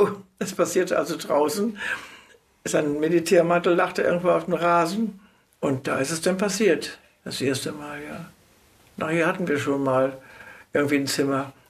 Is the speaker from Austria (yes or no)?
no; Stargard, West Pomeranian Voivodeship, Poland; Ich komme aus Pommern. Aus Hinterpommern bin ich sehr stolz drauf. Jawohl, ich bin eine Pomeranze. Ich sah meine Mutter ja so früh, da bin ich erst knapp 2 gewesen und hat meine Großmutter mich zu sich nach Stargard geholt.